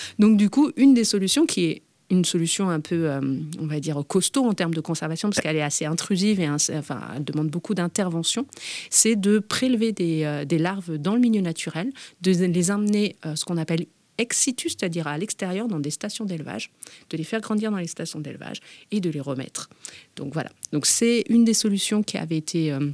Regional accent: Brittany, France; Et chez nous, en fait, en Bretagne, on a quand même maintenant 29 rivières où il y a au moins une mulette.

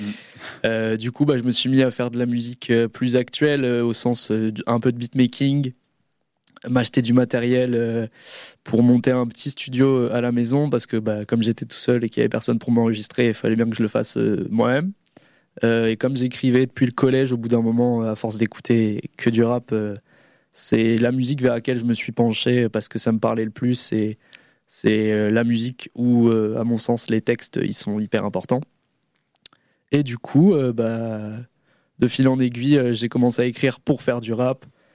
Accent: Normandy, France; de base, je suis originaire de Normandie.

